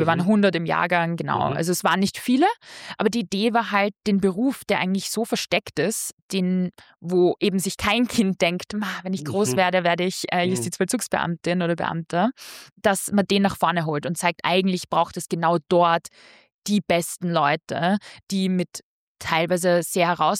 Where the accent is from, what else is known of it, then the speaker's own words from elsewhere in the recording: Austria; bei mir war es dann auch noch, dass es diese Ausländerin, was absurd klingt als Österreicherin